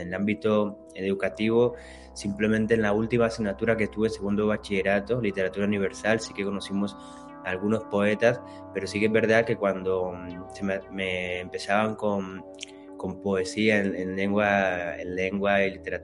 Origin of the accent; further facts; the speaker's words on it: Madrid, Community of Madrid, Spain; also born or lived in Cali, Colombia; nací en Cali, en Colombia, pero me he criado en Madrid y llevo aquí desde los 9 años.